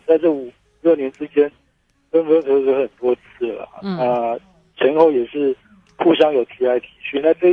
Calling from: Keelung, Taiwan; 我是基隆的

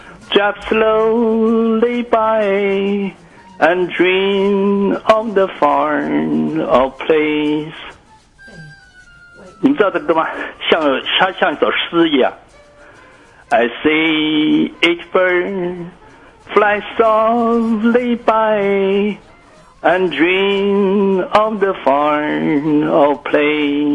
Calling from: Hsinchu, Taiwan; 我是新竹的

